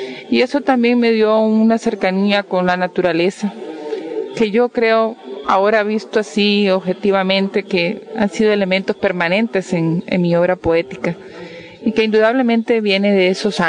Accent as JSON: {"language": "Spanish", "town": "San Juan de Tibás", "region": "San José", "country": "Costa Rica", "tie": "born there", "said": "Yo nací en San Juan de Tibás, que es un pueblo, era un pueblo maravilloso de Costa Rica."}